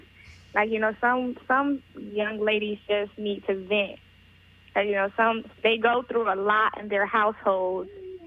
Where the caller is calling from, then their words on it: Atlanta, Georgia, United States; I am calling from Atlanta, Georgia.